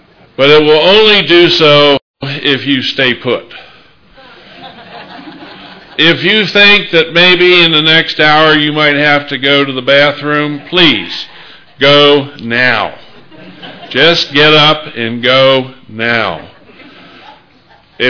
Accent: Hagerstown, Maryland, United States; I am from Hagerstown, Maryland

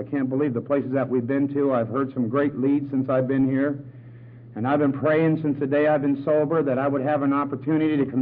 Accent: Nova Scotia, Canada; I come from a funny part of Canada. I come from Nova Scotia. And that's on the far east part of the country. It's about 500 miles from Newfoundland. I was brought up in a small town in Nova Scotia, and I was brought up by the railroad tracks, a rather rough part of town.

